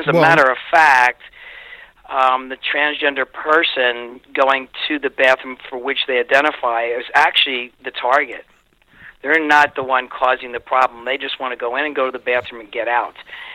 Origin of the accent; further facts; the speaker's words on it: New Jersey, United States; but I come from New Jersey, so I'll take my state as an example.